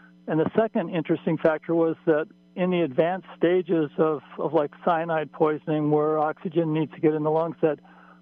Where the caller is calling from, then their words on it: Salmon Creek, United States; Okay, this is … I'm from Salmon Creek.